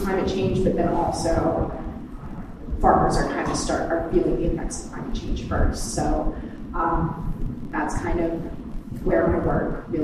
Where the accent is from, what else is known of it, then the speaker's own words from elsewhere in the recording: South Africa; I grew up in South Africa, so there's no shortage of that.